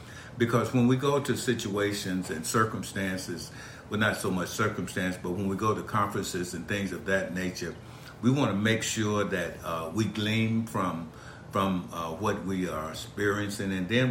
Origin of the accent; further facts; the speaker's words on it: Birmingham, Alabama, United States; as we spent some time in Birmingham, my hometown.